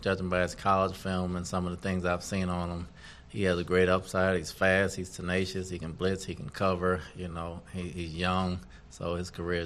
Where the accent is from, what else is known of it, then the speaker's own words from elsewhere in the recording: Elizabeth, New Jersey, United States; And we're both from New Jersey. He's from Hackensack. I'm from Elizabeth, so we have plenty of run-ins.